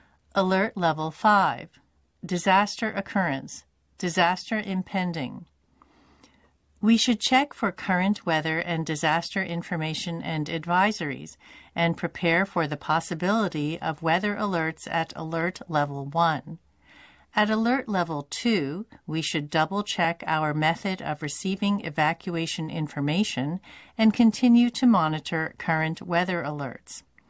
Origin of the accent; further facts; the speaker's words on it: Scotland, United Kingdom; born there; The city where I'm living now is located on the Pacific Ocean side of Shikoku. I have never experienced a typhoon because I was born in Scotland, where there are no typhoons.